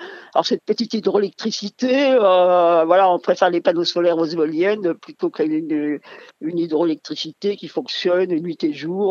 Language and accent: French; Pays de la Loire, France; Moi, je suis native de la région, je suis native de Bourget-Maine-et-Loire.